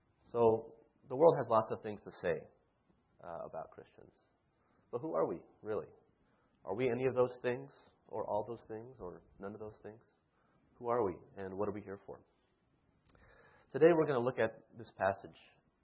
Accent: Las Vegas, Nevada, United States; also born or lived in California; I am from the western side of the country. I was born in California and raised in Las Vegas, of all places.

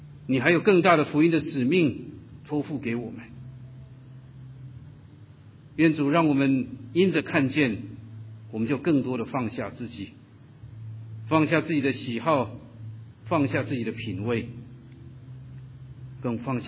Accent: Taiwan; now in North America; 我自己是从台湾来的，从台湾从香港来的传道人，即使今天在北美也会是暂时的，也会是过客

